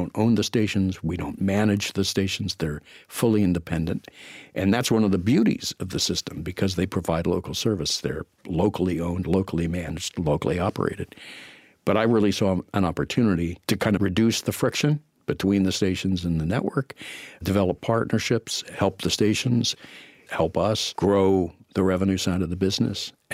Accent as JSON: {"language": "English", "region": "Pennsylvania", "country": "United States", "tie": "born or raised there", "said": "We grew up outside Philadelphia."}